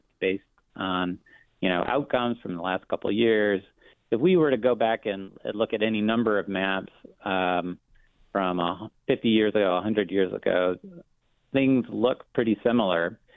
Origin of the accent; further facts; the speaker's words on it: Michigan, United States; then over to my home state of Michigan for cherries